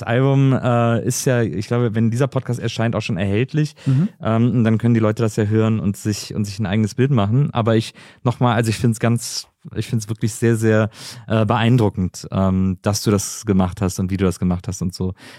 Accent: Rhineland, Germany; ich bin ja im Rheinland aufgewachsen.

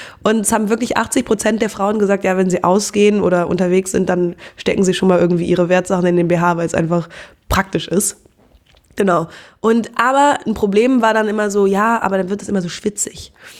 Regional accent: Cologne, North Rhine-Westphalia, Germany; ich bin 25 Jahre alt und ich komme aus Köln.

